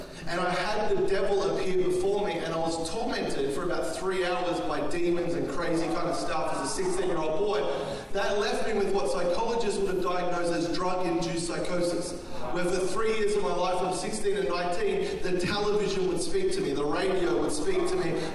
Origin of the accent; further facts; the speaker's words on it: Melbourne, Victoria, Australia; I grew up in Melbourne, Australia